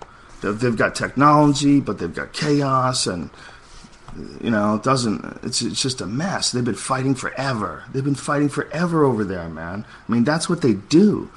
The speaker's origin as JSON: {"language": "English", "country": "United States", "said": "I'm an American and I want a faucet up my butthole."}